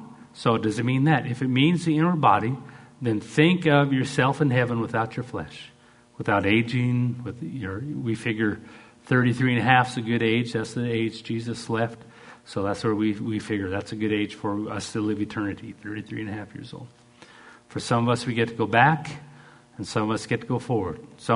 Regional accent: Canada; I'm Canadian. I never had biscuit or gravy until I was in my 20s.

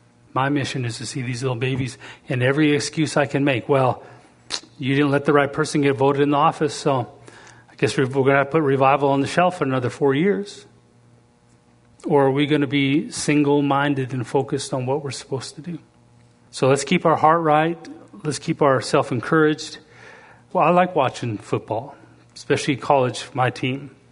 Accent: United States; Now, as a father, as an American citizen, as a man, I have rights to stand and make decisions

